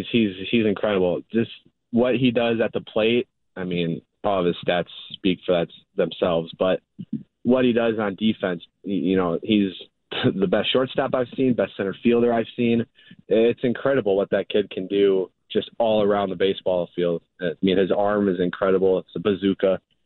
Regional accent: Wisconsin, United States; I grew up in Wisconsin, you know, kind of outdoorsy, and that's kind of how I picture Maine.

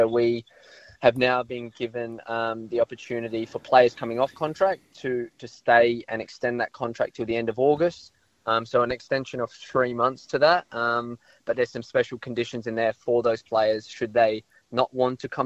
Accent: South Australia, Australia; And being South Australian

